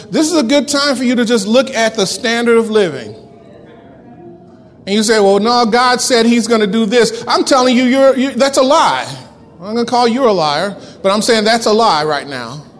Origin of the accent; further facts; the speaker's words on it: Wellston, United States; I grew up in Wellston, and I can go back to Wellston.